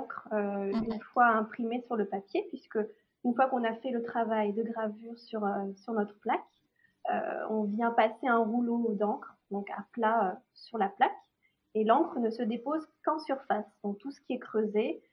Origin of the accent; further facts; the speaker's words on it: Brittany, France; Oui, je suis bretonne, finistérienne.